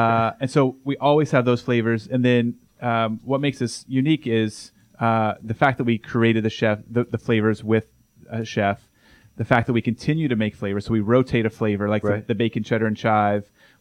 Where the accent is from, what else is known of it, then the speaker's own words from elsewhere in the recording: Arkansas, United States; I grew up in Arkansas.